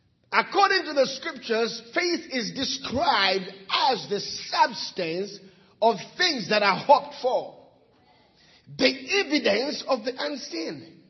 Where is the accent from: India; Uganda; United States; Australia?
Uganda; I'm from the tribe of Baganda. I'm from Uganda. I'm from Africa.